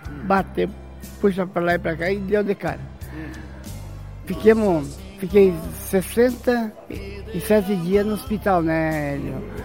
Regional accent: Santa Catarina, Brazil; now in Barra Bonita, Brazil; A gente, nós viemos de Santa Catarina, aqui para Barra Bonita, em 68. Faz 54 anos. Faz 54 anos. Então a gente morou aqui direto, né? Viveu aqui.

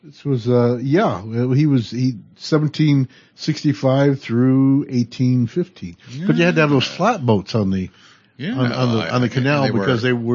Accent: Buffalo, New York, United States; You know, I was from Buffalo. I went to DeWitt Clinton Elementary School.

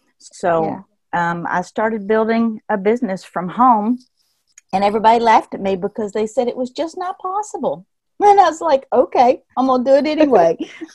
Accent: Kentucky, United States; I am from Kentucky. I've lived here most of my life.

